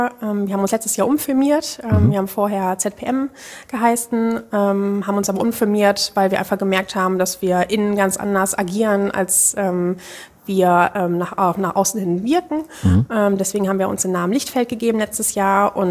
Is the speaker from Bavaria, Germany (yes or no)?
no; Düsseldorf, North Rhine-Westphalia, Germany; now in Bielefeld, Germany; In Düsseldorf, wo ich auch in der Nähe aufgewachsen bin